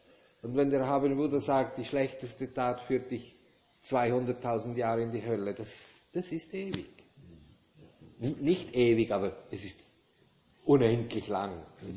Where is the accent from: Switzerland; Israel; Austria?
Switzerland; ob ich nicht als Schweizer, wir haben ja gerne die Höhlen in den Bergen